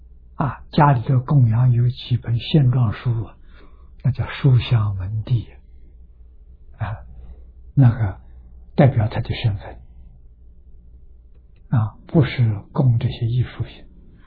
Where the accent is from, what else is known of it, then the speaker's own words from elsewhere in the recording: Anhui, China; born there; 我出生在安徽省，我们安徽全省只有2套半大藏经